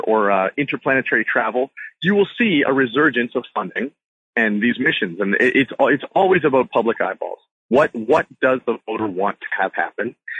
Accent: Canada; I shouldn't say we because I'm Canadian

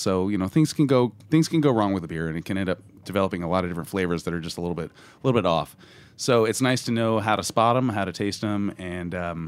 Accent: San Francisco, California, United States; I'm coming out from San Francisco.

